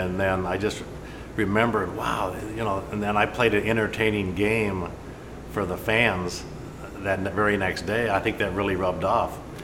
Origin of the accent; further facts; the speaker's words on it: Spokane, Washington, United States; Now, myself growing up in Spokane, Washington, did not have Braves baseball, did not have TBS, did not have WGN.